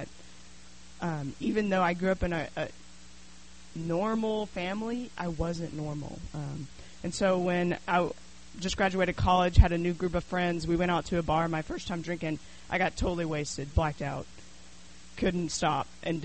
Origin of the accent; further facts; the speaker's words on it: Denver, Colorado, United States; I'm from Denver and just moved here.